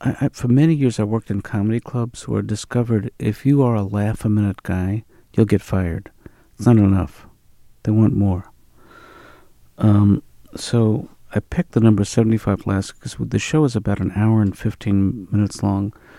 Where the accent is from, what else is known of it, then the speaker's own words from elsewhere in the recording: New York City, New York, United States; now in Newton, United States; even though I grew up in New York City, I now live in Newton, Massachusetts, which is the home of therapy.